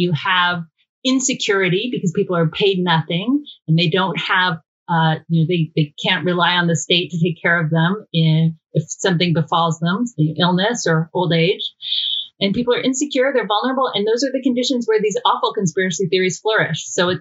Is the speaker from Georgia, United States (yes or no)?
yes; Georgia, United States; Let's be clear, even though we're both from Georgia.